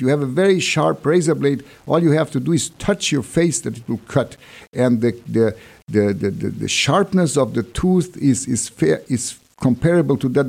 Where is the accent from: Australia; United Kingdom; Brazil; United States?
Brazil; I was born and raised in Brazil